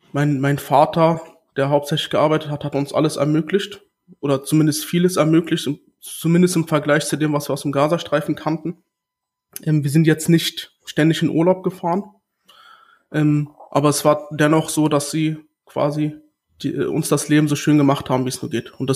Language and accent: German; Berlin, Germany; born there; Ich bin hier in Berlin geboren.